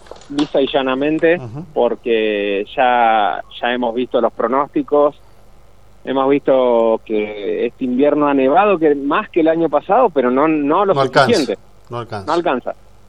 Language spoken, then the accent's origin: Spanish; Buenos Aires, Argentina; now in Mendoza, Argentina; soy de Buenos Aires.